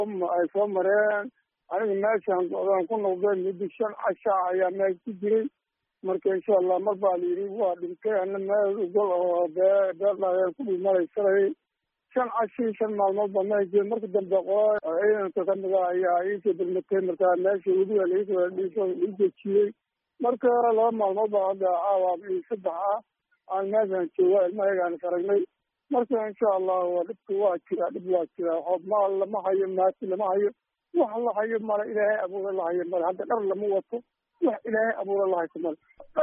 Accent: Gedo, Somalia; Kalluun ayaan ka soo barakacay, kalluun ayaan ka soo barakacay. Doolow waaye tiilo ka tirsan degmada Doolow

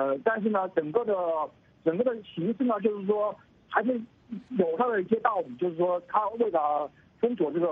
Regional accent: Wuhan, Hubei, China; 你好，我是从武汉打来的，我是武汉人。

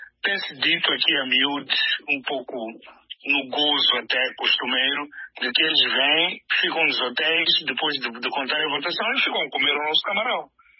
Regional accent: Mozambique; como moçambicanos

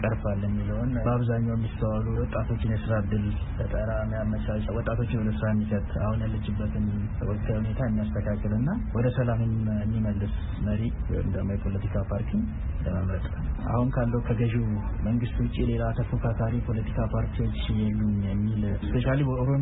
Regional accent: Ambo, Oromia, Ethiopia; እዚሁ አምቦ ከተማ ተወልጄ ነው ያደኩት።

